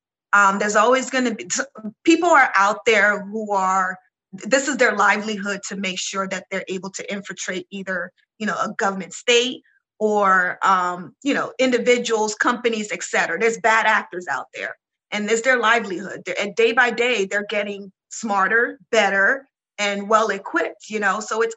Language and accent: English; Nigeria; I'm Nigerian and I hate the whole Nigerian prince email